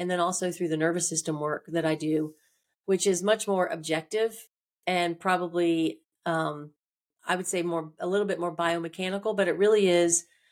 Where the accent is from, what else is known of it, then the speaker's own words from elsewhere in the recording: Jacksonville, Florida, United States; I mean, I grew up middle class in Jacksonville, Florida. Went to private schools all my life, and went to college.